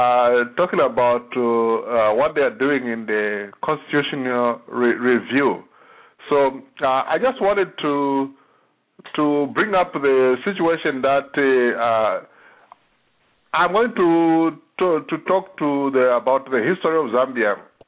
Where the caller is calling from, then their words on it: Philadelphia, Pennsylvania, United States; I'm calling from Pennsylvania, Philadelphia in the United States.